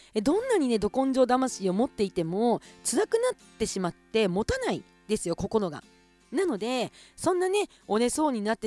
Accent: Kushiro, Hokkaido, Japan; オイラとはその5ヶ月後の2015年の1月の3日地元釧路の

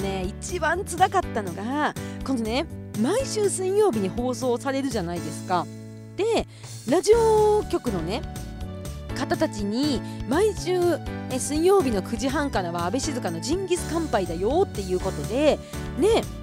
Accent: Kushiro, Hokkaido, Japan; 私地元の北海道釧路市

